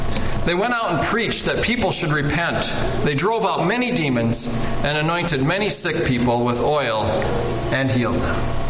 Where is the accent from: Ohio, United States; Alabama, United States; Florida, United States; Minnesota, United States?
Minnesota, United States; Luverne; And I am from Minnesota as well, not from Fergus Falls. I'm from a little town in the corner here called Laverne.